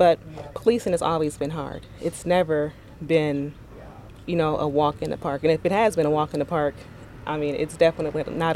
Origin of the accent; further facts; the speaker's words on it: Milwaukee, Wisconsin, United States; And I grew up in Milwaukee. I grew up on 8th and Burleigh. You know where 8th and Burleigh is? Okay, so, and that was in the 80s and the 90s.